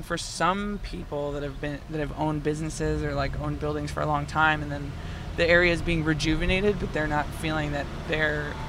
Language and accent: English; Waterdown, Ontario, Canada; I'm from Waterdown.